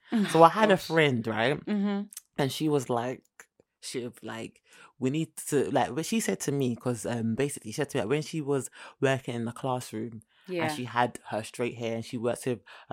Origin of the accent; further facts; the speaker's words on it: Jamaica; As a Jamaican myself, I just thought, you know what?